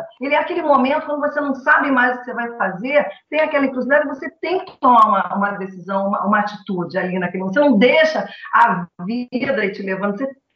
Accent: Rio de Janeiro, Brazil; Eu sou do Rio de Janeiro, sou carioca.

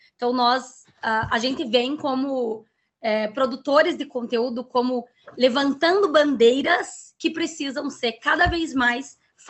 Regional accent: South Region, Brazil; nós somos aqui do Sul

